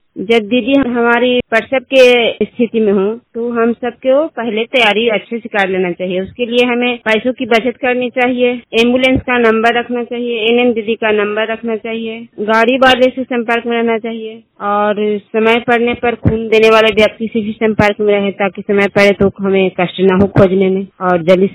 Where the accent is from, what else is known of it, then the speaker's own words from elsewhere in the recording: Sakroda, India; ग्राम सकरोड़ा, पंचायत कच्छमा के रहने वाली हूँ।